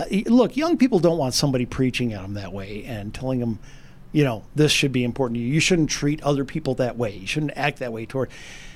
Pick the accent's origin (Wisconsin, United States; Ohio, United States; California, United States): Wisconsin, United States; Stoughton; I grew up in South Wisconsin, a little town called Stoughton, which is just south of Madison.